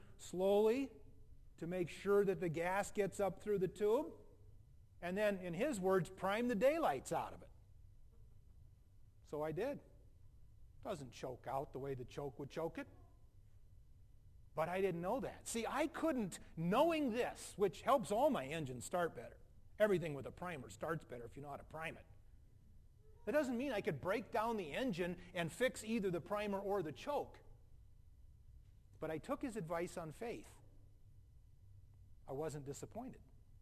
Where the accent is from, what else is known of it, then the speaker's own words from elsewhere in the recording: Northeast, United States; accent: Yankee; Until I started to notice that in certain parts of the country where they recognize my Yankee accent, they'd get this little smirk on their face